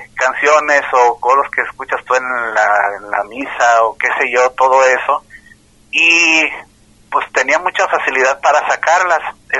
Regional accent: Colotlán, Jalisco, Mexico; also born or lived in Guadalajara; yo nací acá, y pero crecí también en Colotlán, Jalisco, allá pues prácticamente estudié y todo

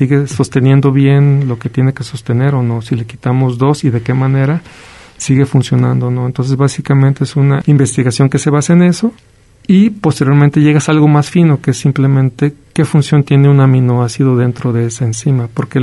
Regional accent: Autlán de Navarro, Jalisco, Mexico; also born or lived in Guadalajara; Soy de Jalisco, de Autlán de Navarro, Jalisco. Y me fui a estudiar a los 18 años a la Universidad de Guadalajara y al CUSEI. Entonces ya después, pues básicamente la zona metropolitana de Guadalajara ha sido mi hogar y creo que he pasado más años ahí

